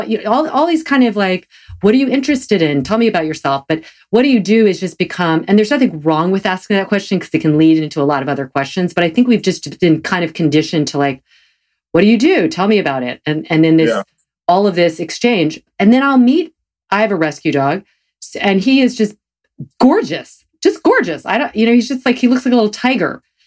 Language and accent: English; the South, United States; I'm a Protestant from the South.